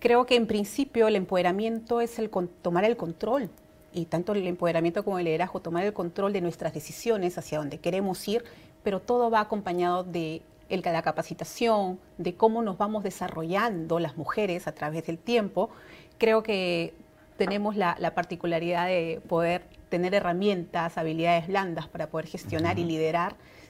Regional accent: Peru; eso de verdad es un orgullo para nosotras como peruanas

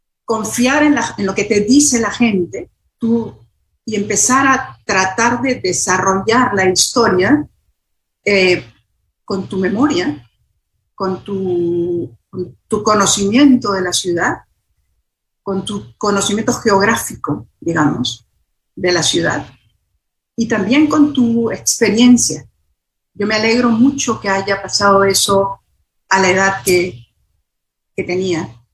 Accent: Peru; now in United States; En mi caso particular era no solamente como latinoamericana en Nueva York, sino también como peruana.

